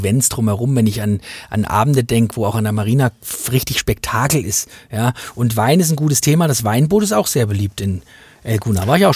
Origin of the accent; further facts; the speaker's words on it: East Germany, Germany; für die Hörer aus den neuen Bundesländern, das ehemalige Duo, bei uns in der DDR gab es sowas, ja.